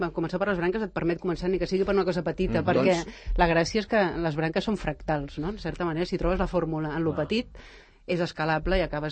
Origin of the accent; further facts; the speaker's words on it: La Floresta, Catalonia, Spain; tinc passat tota la meva infància a la Floresta, una Floresta, diguem-ne, molt perifèrica